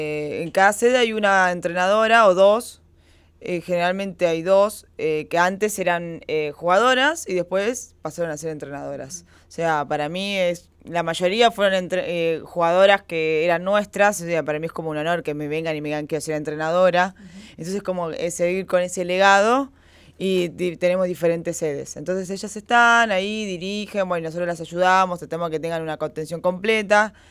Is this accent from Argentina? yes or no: yes; San Fernando, Buenos Aires Province, Argentina; Yo vengo de Virreyes, de San Fernando.